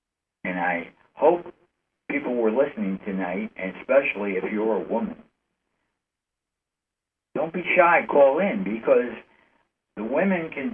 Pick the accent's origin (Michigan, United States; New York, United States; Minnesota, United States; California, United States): New York, United States; And I'm from New York.